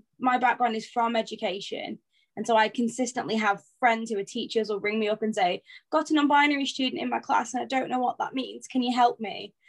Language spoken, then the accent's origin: English; Blackpool, North West England, United Kingdom; I'm from Blackpool originally